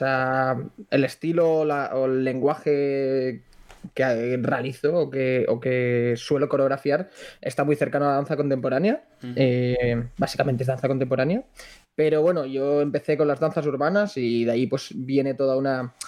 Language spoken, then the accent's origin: Spanish; Blanes, Catalonia, Spain; now in Madrid, Spain; Soy de Blanes, como esta people, pero nada, soy bailarín y coreógrafo y nada, desde hace ya unos años vivo aquí en Madrid